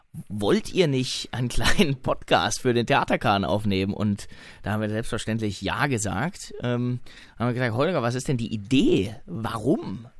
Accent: Dresden, Saxony, Germany; Ich komme darüber hinaus eh aus Dresden

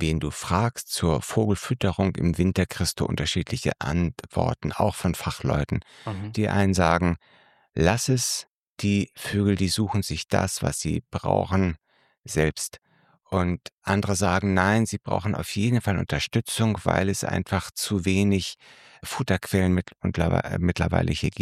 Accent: Northern Germany, Germany

